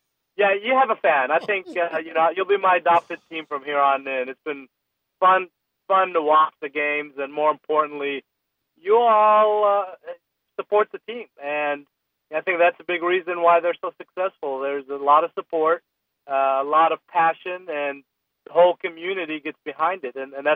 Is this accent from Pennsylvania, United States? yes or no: no; Frisco, Texas, United States; So they, you know, I tell them I'm from Frisco. They say, "Where's that at?"